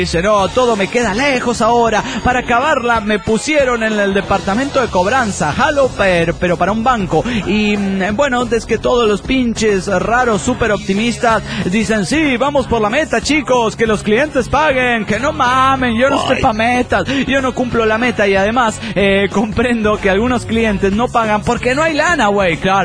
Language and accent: Spanish; Monterrey, Nuevo León, Mexico; de Monterrey Nuevo León, México.